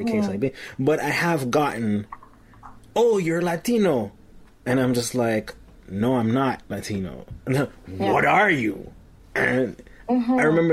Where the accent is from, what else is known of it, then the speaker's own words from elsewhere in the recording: Jamaica; as I come from Jamaica